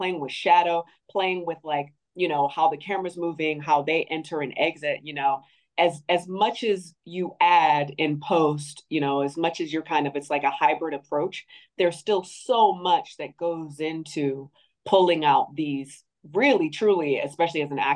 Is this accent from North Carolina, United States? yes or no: no; Baltimore, Maryland, United States; I grew up in Baltimore. I'm a Maryland girl.